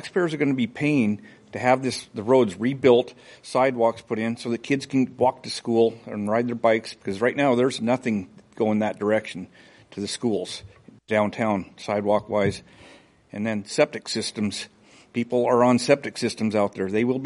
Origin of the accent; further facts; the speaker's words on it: Camano Island, Washington, United States; I grew up on Camano Island in my great-grandparents' homestead in 1880s when they settled.